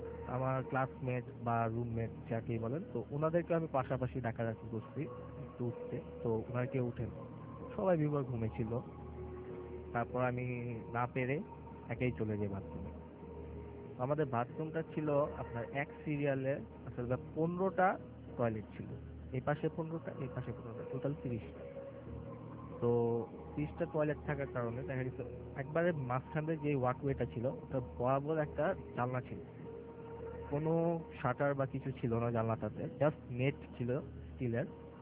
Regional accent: Narayanganj, Dhaka Division, Bangladesh; আমি ফতুল্লাহ অবদাকুল নারায়ণগঞ্জ থেকে এসেছি।

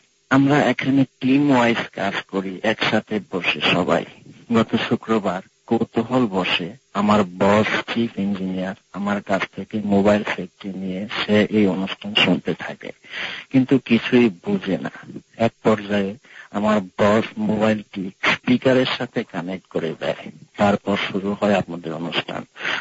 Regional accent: Narsingdi, Dhaka Division, Bangladesh; moved away; আমার দেশের বাড়ি নরসিংদী জেলার মনোহর দিতে। আমি গত 2 বছর যাবৎ এই দেশের স্যামসাং মোবাইল কোম্পানিতে কর্মরত আছি।

